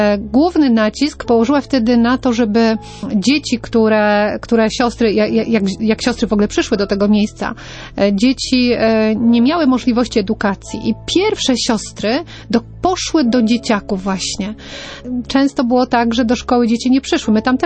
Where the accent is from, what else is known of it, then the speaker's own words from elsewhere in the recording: Lesser Poland, Poland; blisko mojego rodzinnego miasta, blisko Nowego Sącza